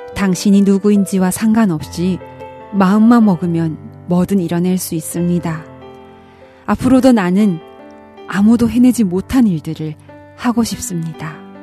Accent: North Korea; now in South Korea; 저는 탈북민 방송원

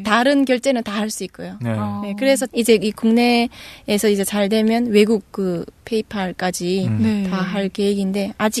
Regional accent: North Korea; moved away; 사람들은 내가 탈북민인지 내가 어떻게 생겼는지 네, 안 보는구나.

